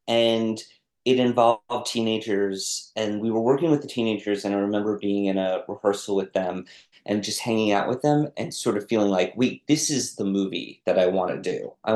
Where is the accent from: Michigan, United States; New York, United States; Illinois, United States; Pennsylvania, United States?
New York, United States; New York City; My parents were my dad was in the music business. I grew up in Greenwich Village.